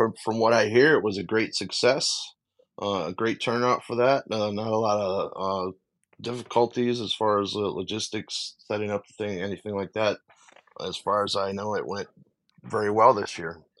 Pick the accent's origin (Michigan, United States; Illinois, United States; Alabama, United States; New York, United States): Michigan, United States; Detroit; I grew up in the Detroit area, Detroit.